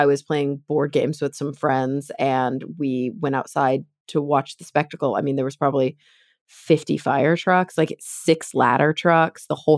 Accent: Texas, United States; growing up in Texas, I was exposed to a different kind of sort of existential a natural disaster threat, which was tornadoes.

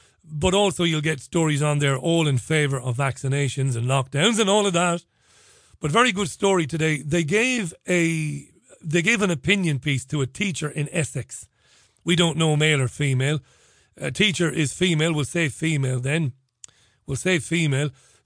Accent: Ireland; accent: Irish; Make any jokes about my Irish accent and I'll find you and I will shamrock the bejesus out of you.

